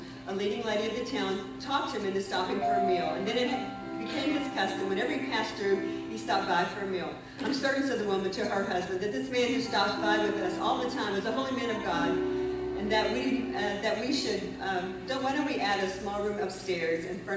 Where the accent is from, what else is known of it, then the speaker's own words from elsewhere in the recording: Kentucky, United States; I grew up in the South, Kentucky. My mother had 9 children. We grew up on a big farm in the heart of Kentucky.